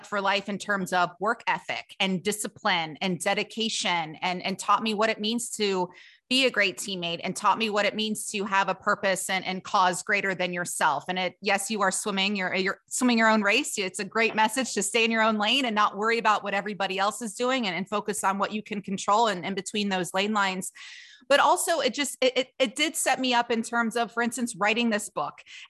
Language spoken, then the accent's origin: English; Cincinnati, Ohio, United States; My parents are both Ohio State alums. I grew up in Cincinnati.